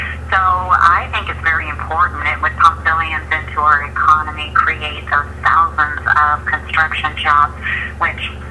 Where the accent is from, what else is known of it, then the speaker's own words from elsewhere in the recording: Iowa, United States; So I am so happy to talk about my home state, and I am so happy to talk about the areas that I grew up and all of the wonderful opportunities that Iowa offers.